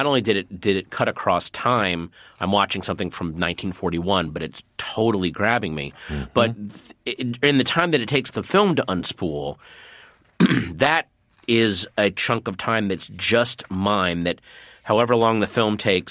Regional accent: East Coast, United States; growing up on the East Coast

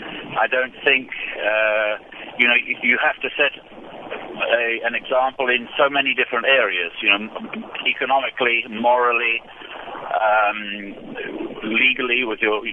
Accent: South Africa; moved away as an adult; now in United States; I came from South Africa 11 years ago

